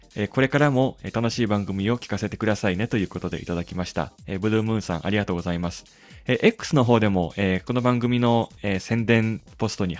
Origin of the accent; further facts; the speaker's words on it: Hyogo, Japan; 兵庫県が私の地元なんですけれども